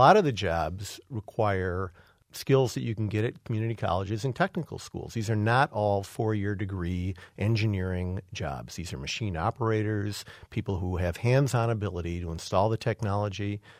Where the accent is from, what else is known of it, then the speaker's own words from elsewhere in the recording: Detroit, Michigan, United States; I grew up in the Detroit area.